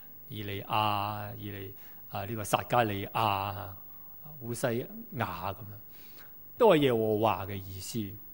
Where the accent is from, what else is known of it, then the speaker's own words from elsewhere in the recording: Hong Kong; 以致作为香港人活在此时此际的香港